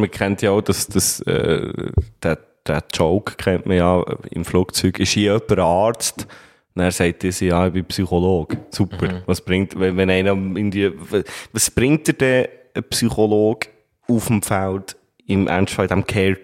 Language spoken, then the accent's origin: German; Switzerland; Wir Schweizer wieder, ja.